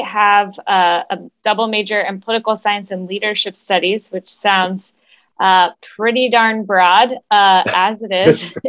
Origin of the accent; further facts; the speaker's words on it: Columbus, Ohio, United States; born and raised in Columbus, Ohio.